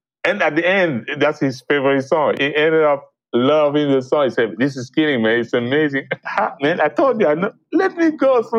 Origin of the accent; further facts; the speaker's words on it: Cameroon; because I'm from Cameroon